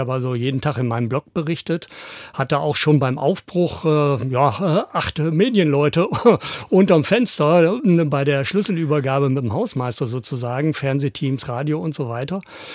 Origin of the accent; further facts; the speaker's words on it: Sondermühlen, Lower Saxony, Germany; Ich bin nicht direkt in Melle aufgewachsen, sondern in Sondermühlen, ganz kleiner Ort, direkt am Wald.